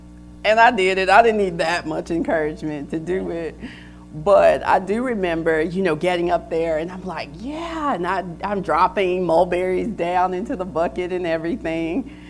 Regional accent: Little Cotton Plant, Arkansas, United States; I know I'm from Little Cotton Plant, Arkansas. Yeah, that's where I'm from, I'm serious. And not everyone sounds like me.

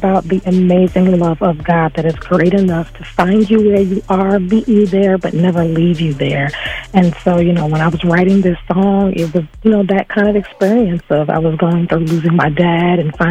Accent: Bronx, New York, United States; I'm originally from New York.

